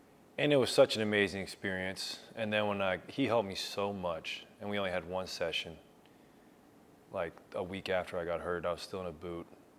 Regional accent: California, United States; also born or lived in Oregon; I grew up in Oregon. I grew up in Cali, California, so nature has always been a part of my life, luckily for me.

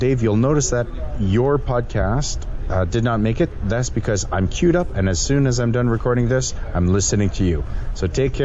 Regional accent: Canada; A to Z, but I'll say A to Z since I'm Canadian

